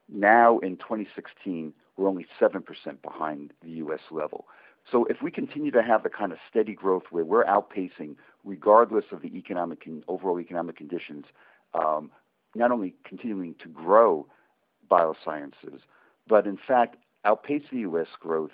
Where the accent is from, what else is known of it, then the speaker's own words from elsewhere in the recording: Maryland, United States; my home state of Maryland